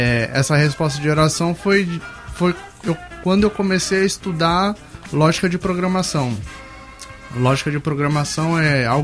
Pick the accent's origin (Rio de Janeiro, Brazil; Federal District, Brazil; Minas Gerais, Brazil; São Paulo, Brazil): São Paulo, Brazil; Não, eu sou de São Paulo.